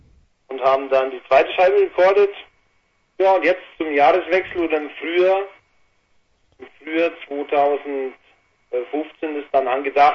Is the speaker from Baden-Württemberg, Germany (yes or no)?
no; Weilheim, Bavaria, Germany; Wir sind aus Weilheim in Oberbayern.